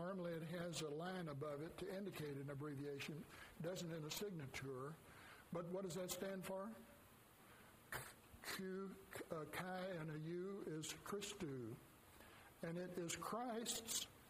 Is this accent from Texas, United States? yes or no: yes; Denton, Texas, United States; I grew up in Denton, so I know that area pretty well.